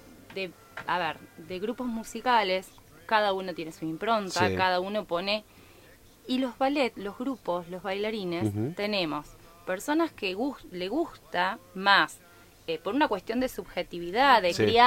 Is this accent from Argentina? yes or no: yes; Cerrito, Entre Ríos, Argentina; yo soy uno de los casos que nací en Cerrito, me crié ahí